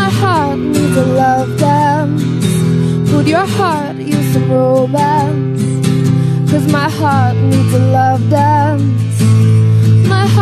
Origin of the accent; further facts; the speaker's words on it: Abbotsford, British Columbia, Canada; We're from Vancouver. We're from Abbotsford originally.